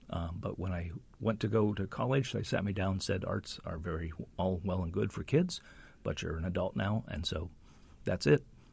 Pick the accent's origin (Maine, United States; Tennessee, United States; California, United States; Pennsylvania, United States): Pennsylvania, United States; Pittsburgh; And I grew up in Pittsburgh.